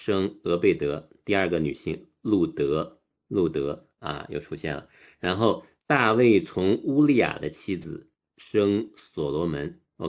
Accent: China; 我那时候在广州工作的时候

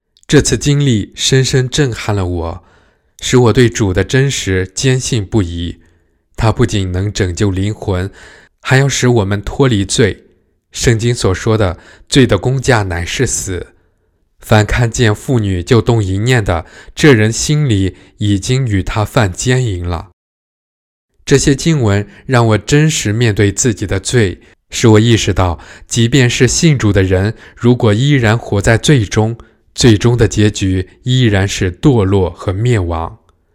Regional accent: Kaifeng, Henan, China; 我的家乡在河南开封的农村

